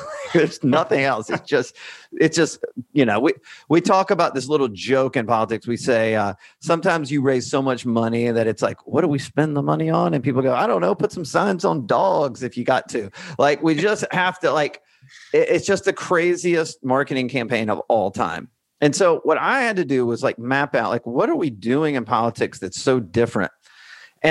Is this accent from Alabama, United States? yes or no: yes; Alabama, United States; I grew up in Alabama, and all I really cared about growing up was college football.